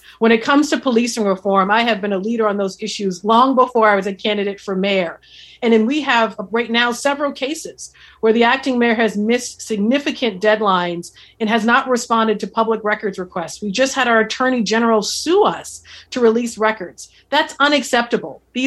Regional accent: Boston, Massachusetts, United States; And I grew up on Mass Ave, and I didn't have any of that growing up poor in this city.

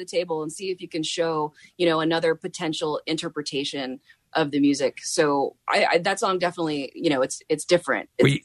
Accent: Florida, United States; also born or lived in Illinois / Arkansas; I actually grew up all over. My dad's was in radio for 30 years, so we're kind of a no-dialect family. South Florida is where I grew up as a small child, but then Illinois and then Arkansas.

